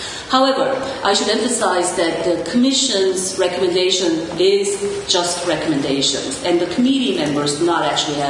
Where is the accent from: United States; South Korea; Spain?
South Korea; I grew up in South Korea, I went to college in South Korea